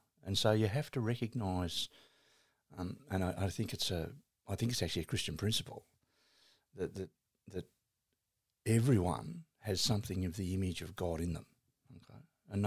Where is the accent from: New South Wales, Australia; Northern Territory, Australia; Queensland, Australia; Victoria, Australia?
Northern Territory, Australia; Darwin; born there; I was born in Darwin Hospital. So that's where I was from. And then when we came back, we're third generation here, but that was sort of where I was born.